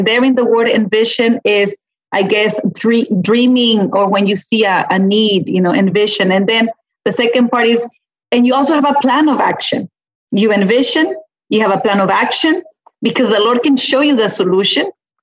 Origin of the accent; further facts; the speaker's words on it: Peñitas, Texas, United States; Peñitas, I love Peñitas, and everywhere I go, I say I'm from Peñitas